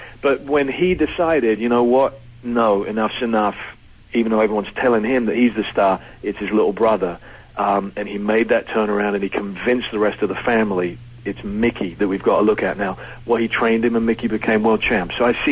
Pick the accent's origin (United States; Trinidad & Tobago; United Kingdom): United Kingdom; England; growing up in England